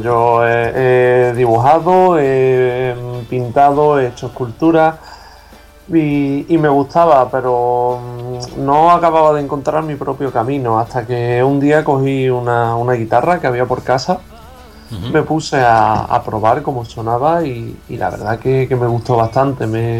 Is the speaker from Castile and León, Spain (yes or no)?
no; Ronda, Andalusia, Spain; Yo soy de allí, de Ronda, en Málaga.